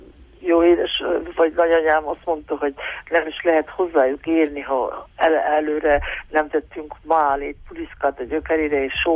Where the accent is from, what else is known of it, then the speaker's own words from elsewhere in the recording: Moldavia, Romania; Hát én hála jó Istennek, én itt nőttem fel, és nyitott szemmel. Úgyhogy ebből tudok másoknak is osztogatni, ami nekem van, és amit kaptam itt a faluban és Moldvában.